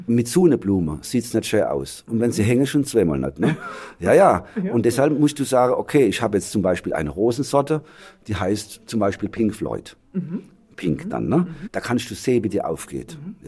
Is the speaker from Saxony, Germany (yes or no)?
no; Heidelberg, Baden-Württemberg, Germany; ja, ich komme aus Heidelberg.